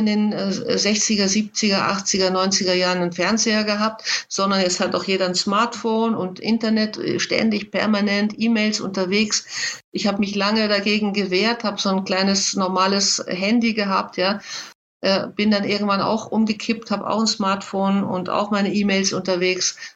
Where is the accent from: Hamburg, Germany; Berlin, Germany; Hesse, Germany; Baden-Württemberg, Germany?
Hamburg, Germany; Aber bei uns zu Hause zum Beispiel, ich komme ja aus Hamburg